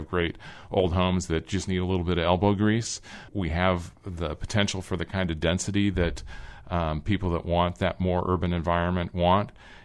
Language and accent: English; San Diego, California, United States; I was just returned from San Diego, stayed at a hotel in downtown. It's where I'm from originally.